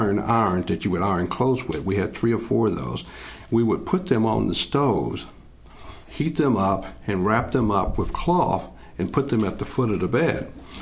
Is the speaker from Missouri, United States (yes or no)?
yes; Missouri, United States; I just wanted to share a little bit about what my life was like as a young person growing up in the Boot Hill, Southeast Missouri